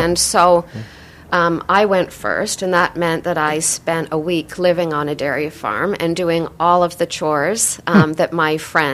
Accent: Burlington, Ontario, Canada; So I grew up in Burlington, Ontario, and I didn't know much about farming or ag

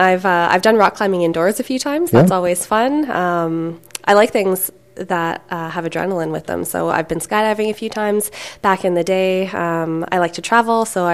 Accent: Hamilton, Ontario, Canada; So I'm from Hamilton, and all of my family is in Hamilton as well.

